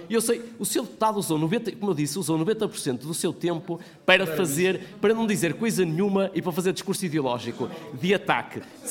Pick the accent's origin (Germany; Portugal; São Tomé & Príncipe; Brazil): Portugal; Marco de Canaveses, Porto; Portanto, eu sou do Marco de Canaveses